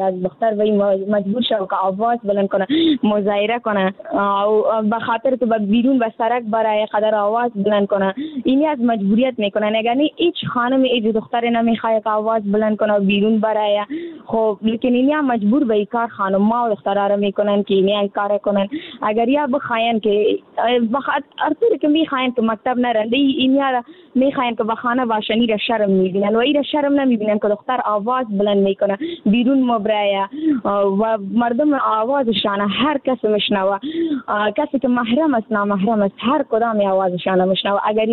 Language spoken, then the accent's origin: Persian; Afghanistan; یعنی در جامعه همه ما افغان هستیم،